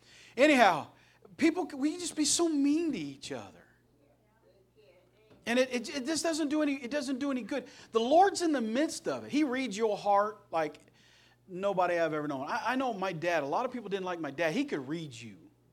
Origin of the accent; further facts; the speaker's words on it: Terre Haute, Indiana, United States; born there; I was born in Terre Haute, Indiana